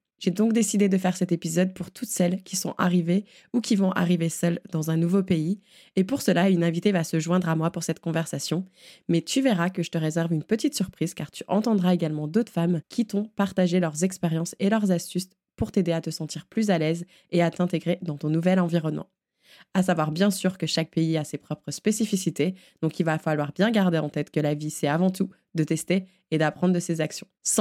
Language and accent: French; France